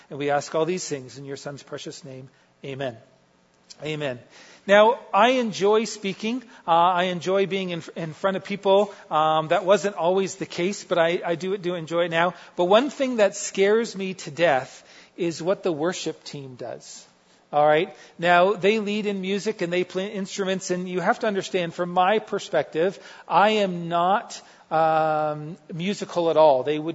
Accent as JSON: {"language": "English", "country": "Canada", "tie": "born or raised there", "also_born_or_lived": "Netherlands", "said": "I was born in Europe and the Netherlands, came over to Canada when I was a child, and so of course I still have a Dutch name."}